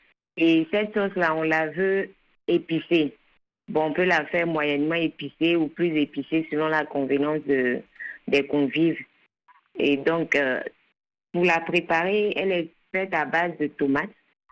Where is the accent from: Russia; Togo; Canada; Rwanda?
Togo; je disais que chez nous au Togo